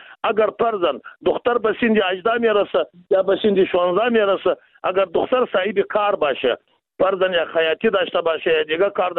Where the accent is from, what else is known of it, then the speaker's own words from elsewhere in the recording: Afghanistan; ما و شما از افغانستان هستیم، شما هم از ما افغانستان هستیم